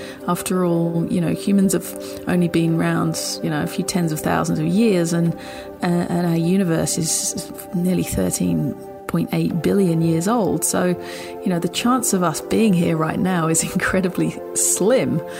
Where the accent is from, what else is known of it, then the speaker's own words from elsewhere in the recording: East of England, United Kingdom; now in Australia; I grew up in Essex, actually, even though I live in Australia now.